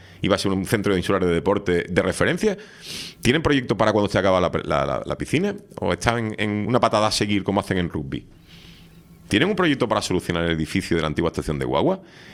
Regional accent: Canary Islands, Spain; Yo soy canario hace 30 años.

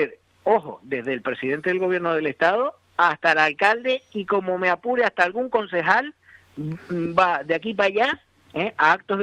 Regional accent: Canary Islands, Spain; yo como canario, ¿vale?

